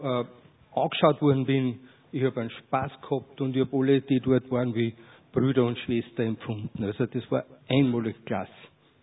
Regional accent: Austria; bin als Österreicher überherzlichst empfangen worden.

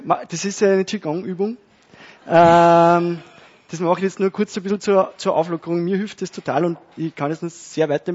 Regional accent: Upper Austria, Austria; accent: Mühlviertel dialect; weil ich habe eh so einen Mühlviertler Dialekt.

